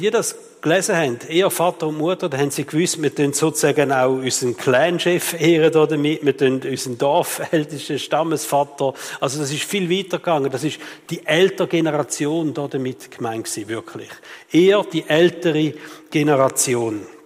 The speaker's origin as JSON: {"language": "German", "country": "Switzerland", "said": "Als Schweizer mit der Stimmberechtigung."}